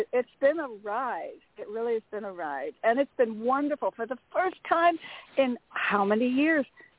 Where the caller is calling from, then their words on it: Connecticut, United States; from Connecticut.